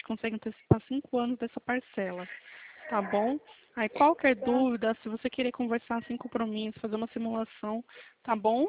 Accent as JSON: {"language": "Portuguese", "town": "Atibaia", "region": "São Paulo", "country": "Brazil", "said": "Eu também sou daqui de Atibaia."}